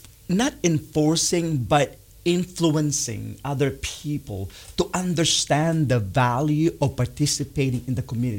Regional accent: Philippines; The hardest part in our culture, being Filipino, for one, because of our last name.

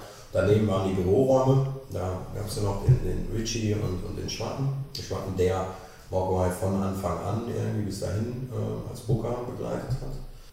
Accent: North Rhine-Westphalia, Germany; Wir kommen ja hier alle aus dem Kreis Recklinghausen.

